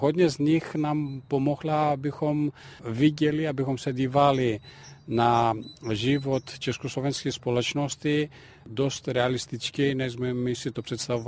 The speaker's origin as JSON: {"language": "Czech", "country": "Greece", "second_language": "Czech", "lives_now": "Czechia", "said": "A to, co mě nejvíc přitahuje k mé domovině a nemůžu to lehce najít tady nebo vynahradit, je řecká gas"}